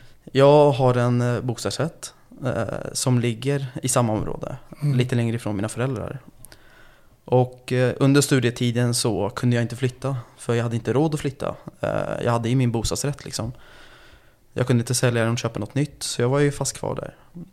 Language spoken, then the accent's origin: Swedish; Stockholm, Stockholm County, Sweden; Jag är uppvuxen i en förort i södra Stockholm. Det är en utsatt förort kan jag säga rakt av.